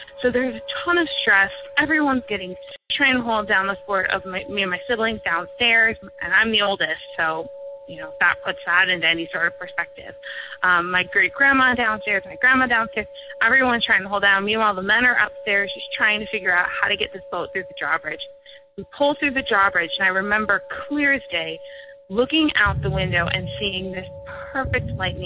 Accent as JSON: {"language": "English", "region": "Michigan", "country": "United States", "tie": "born or raised there", "said": "And I grew up in Michigan, and every summer we would go out on the boat and go to every island you could think of."}